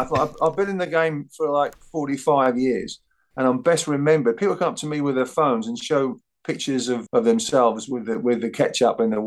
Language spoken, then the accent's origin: English; England, United Kingdom; So as an Englishman's English captain's shirt.